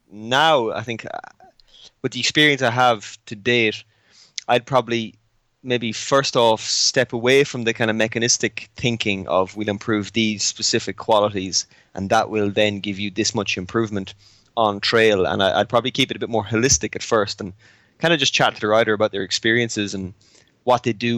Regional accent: Ireland; now in Morzine, France; I'm Irish, 30 years old now, so officially old or mature, one or the other. I've lived in Morzine in the French Alps, which most mountain bikers know, for not far off a decade now.

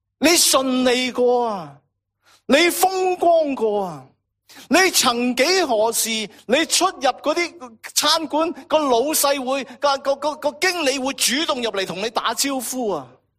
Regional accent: Guangdong, China; 即系我哋广东人会点讲？

